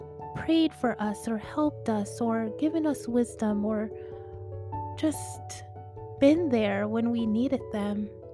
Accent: North Carolina, United States; born there; I was born in North Carolina, so that is my home.

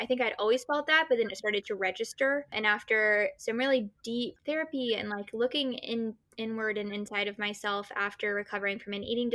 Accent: Kentucky, United States; also born or lived in Florida / California; now in Los Angeles, United States; I am born and raised in the South in Kentucky. I was born in Florida, moved around, lived in California until almost the end of middle school, and then my parents divorced, so I was relocated to Kentucky for high school and for college

